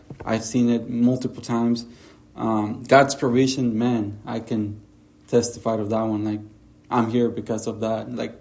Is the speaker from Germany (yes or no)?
no; Honduras; So grew up in the children's home in Honduras.